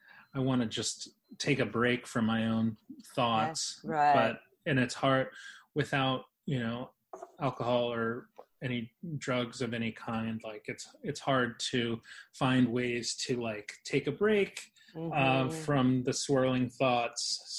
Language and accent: English; New York, United States; because like as a New Yorker, we all used to walk all the time.